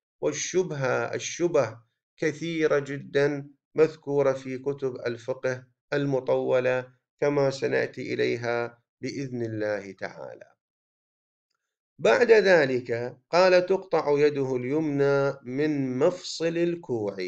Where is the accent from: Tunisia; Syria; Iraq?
Iraq; أذكر في التسعينات طبقوا عندنا في العراق هذا الحكم